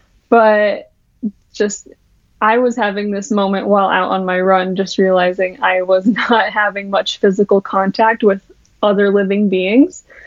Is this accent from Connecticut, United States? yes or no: no; South Dakota, United States; Yeah, so I'm originally from South Dakota.